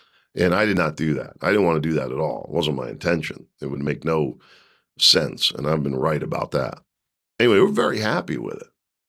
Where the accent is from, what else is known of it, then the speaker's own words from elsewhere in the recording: Philadelphia, Pennsylvania, United States; See, we're from Philly.